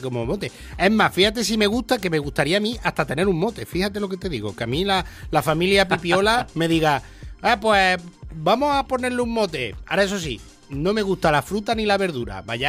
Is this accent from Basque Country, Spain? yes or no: no; Villa del Río, Andalusia, Spain; Mira, yo soy de Villa del Río. Yo soy de un pueblo de Córdoba, que de allí hemos salido buenos Matías Prat y yo.